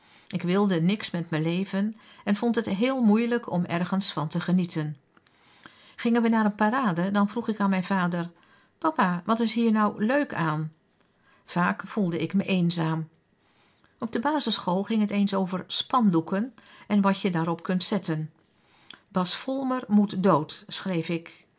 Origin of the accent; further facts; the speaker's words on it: Heenvliet, South Holland, Netherlands; Ik kom niet uit een christelijk gezin. Ik groeide op in Heenvliet op Voorne-Putten. Mijn ouders waren van huis uit Rooms-Katholiek en gereformeerd synodaal